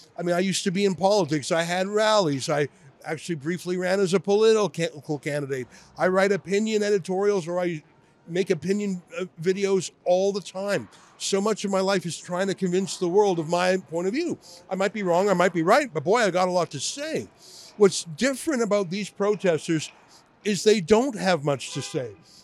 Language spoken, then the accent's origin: English; Canada; I'm from Canada